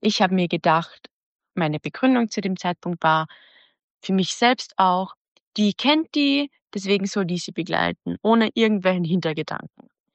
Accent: Austria; moved away as an adult; now in Germany; Ich komme aus Österreich und habe keine Kinder.

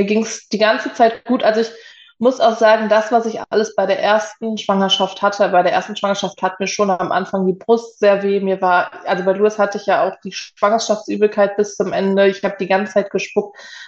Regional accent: Emmerich, North Rhine-Westphalia, Germany; Ich bin mittlerweile 29 Jahre alt. Ich komme aus Emmerich, das ist direkt am Niederrhein.

